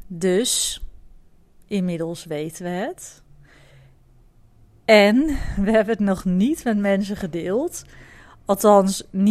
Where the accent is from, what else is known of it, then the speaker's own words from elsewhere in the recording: Amersfoort, Utrecht, Netherlands; also born or lived in Overijssel; Ik ben opgegroeid in Amersfoort, of althans tot mijn 8e of tot mijn 10e woonde ik dus in Amersfoort.